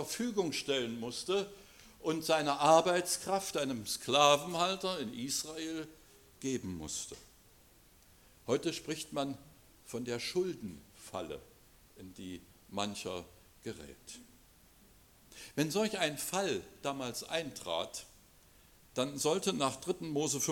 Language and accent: German; Germany; Ich bin ja nun in der DDR aufgewachsen